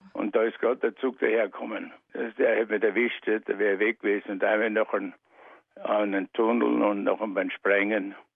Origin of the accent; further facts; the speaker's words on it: Lower Austria, Austria; moved away as an adult; also born or lived in Türnitz; now in Australia; Ich bin 1959 von Österreich weg. Ich bin geboren in Waldviertel. Und wie ich 14 Jahre alt war, bin ich nach Dürnitz runtergegangen zu meinem Vater.